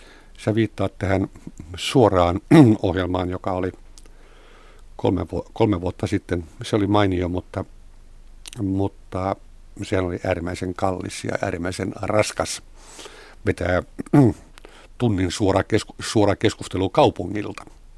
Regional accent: Kauhava, South Ostrobothnia, Finland; moved away as an adult; now in Helsinki, Finland; Kauhavalle 2-vuotiaana Satakunnasta. Sitten taas toisaalta synnyin Kauhavalla ja kävin siellä kouluun, niin kirjoitin ylioppilaaksi ja tulin Helsinkiin armeijan jälkeen

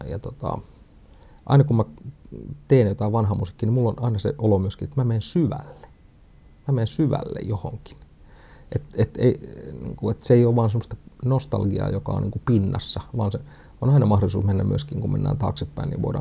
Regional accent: Satakunta, Finland; Mun puolisoni Katja on kotoisin Raumalta. Ollaan satakuntalaisia.

